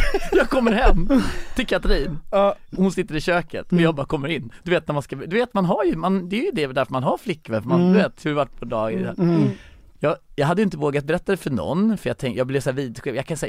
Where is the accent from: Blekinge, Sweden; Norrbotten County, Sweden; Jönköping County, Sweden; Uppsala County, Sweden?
Blekinge, Sweden; när jag bodde hemma i Karlsson i Blekinge.